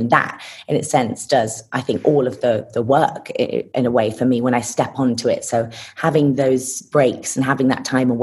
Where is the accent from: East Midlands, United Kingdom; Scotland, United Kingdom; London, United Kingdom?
East Midlands, United Kingdom; being half American as well led me to have a really good ear for accents, because I grew up in Lincolnshire, United Kingdom